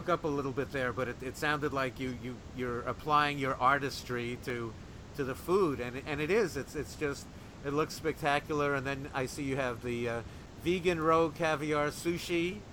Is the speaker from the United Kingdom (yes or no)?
yes; England, United Kingdom; accent: English; I know that maybe it's a little hard for him to understand my English accent, via Skype.